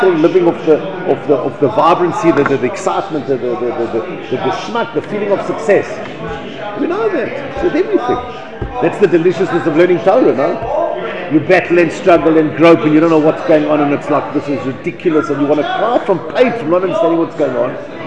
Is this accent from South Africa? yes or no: yes; South Africa; I grew up in South Africa, and I was in the third world as parts of South Africa in the rural areas or whatever.